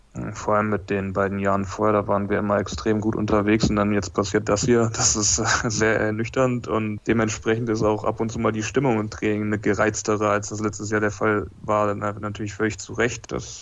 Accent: Soltau, Lower Saxony, Germany; Ich komme aus Soltau, aus Niedersachsen.

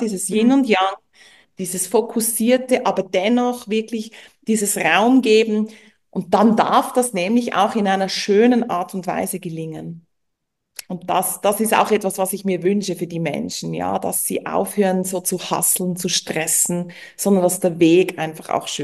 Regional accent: Switzerland; ich bin Schweizerin

